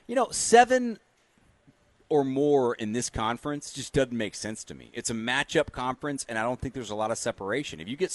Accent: Austin, Texas, United States; I'm born and raised in Austin, and I'm fine with that.

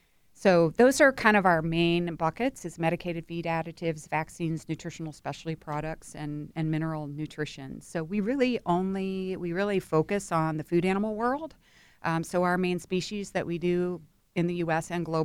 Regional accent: Ohio, United States; No, I'm from Northwest Ohio, but I live in Central Ohio.

